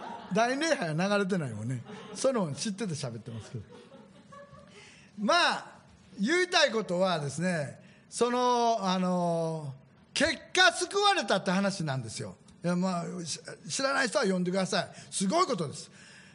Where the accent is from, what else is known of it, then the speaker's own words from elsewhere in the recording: Kansai, Japan; now in Kanto, Japan; 関西人なんですよ、ね、から今関東におるけどね